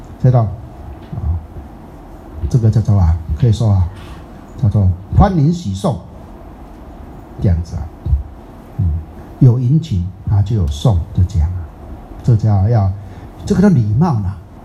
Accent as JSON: {"language": "Chinese", "region": "Fujian", "country": "China", "said": "在我们闽南人来讲的话，你们这边不知道哈"}